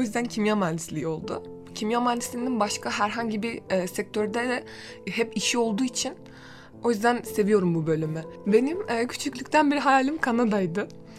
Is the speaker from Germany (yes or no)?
no; Baku, Azerbaijan; Turkish is a second language; also born or lived in Iran; Aslen İranlıyım ama 2 yaşımdan beri Azerbaycan'da yaşadım ve büyüdüm. Şu anda Orta Doğu Teknik Üniversitesi'nde Kimya Mühendisliği Fakültesi'nde okuyorum ve sonuncu sınıfım. Bakü'de de ilk birkaç senemi İran Okulu'nda okudum. Bakü'deki İran Okulu'nda.